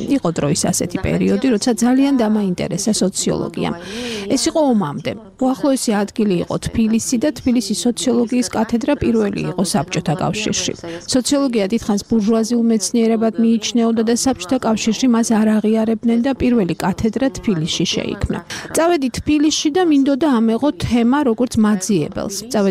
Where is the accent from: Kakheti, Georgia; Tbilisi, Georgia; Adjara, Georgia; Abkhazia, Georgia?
Abkhazia, Georgia; Sukhumi; მკითხა საინახართო, როცა ვუთხარი სოხუმიდან მეთქი, ამაშინ გასაგებიაო და რაგნებავთო.